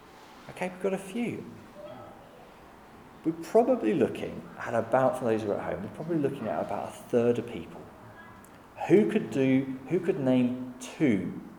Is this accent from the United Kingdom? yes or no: yes; Saxmundham, East of England, United Kingdom; I grew up kind of in Saxmundham, further east.